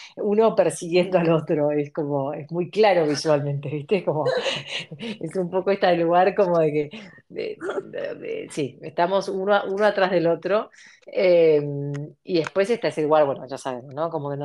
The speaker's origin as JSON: {"language": "Spanish", "country": "Argentina", "lives_now": "Uruguay", "said": "yo estoy en Uruguay, soy argentina, pero vivo acá en Uruguay."}